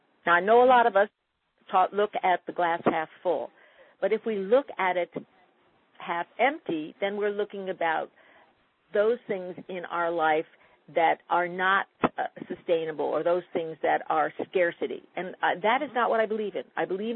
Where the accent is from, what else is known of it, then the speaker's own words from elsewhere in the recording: Albany, New York, United States; I grew up in Albany, New York, and we used to go down there and get a cork because we had those little cork guns